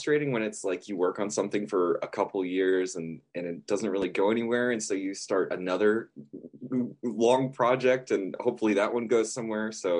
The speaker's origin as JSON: {"language": "English", "town": "Dayton", "region": "Ohio", "country": "United States", "tie": "born or raised there", "said": "I grew up in Dayton, Ohio. So, I don't know, 4 hours away."}